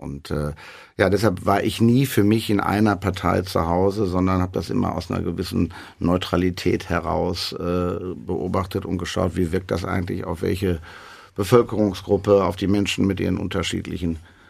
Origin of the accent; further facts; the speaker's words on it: Dortmund, North Rhine-Westphalia, Germany; Ich bin Dortmunder Urbürger und ich mache das aus Herz und Leidenschaft für diese Stadt.